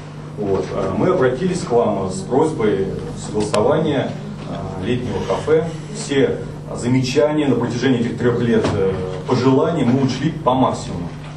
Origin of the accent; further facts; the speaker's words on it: Moscow, Russia; я вырос, родился в Лефортово